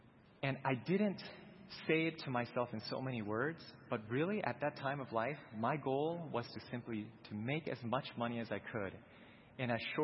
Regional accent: Maryland, United States; I was born and raised in Maryland.

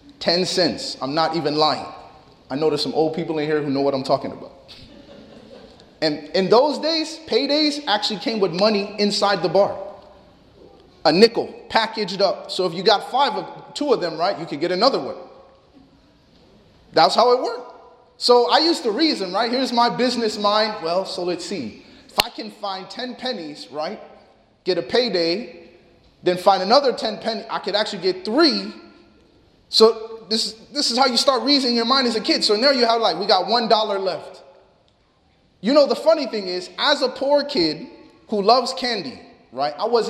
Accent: Chicago, Illinois, United States; We have a saying where I grew up in Chicago that, you know, if you have a dollar left, you know, you grow up poor.

